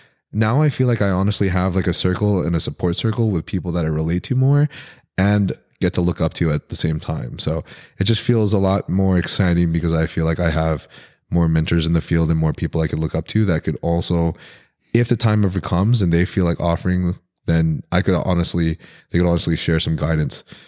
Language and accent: English; Texas, United States; also born or lived in Arkansas / Indiana; So I grew up in Texas and then Arkansas. And then I went to school at Purdue. I went to school in Purdue, which is in Indiana.